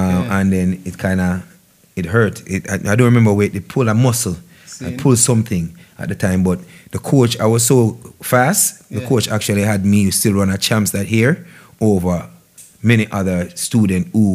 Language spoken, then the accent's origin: English; Portmore, Saint Catherine, Jamaica; No, I'm originally from Waterford, Portmore, but I passed for Spanish Town.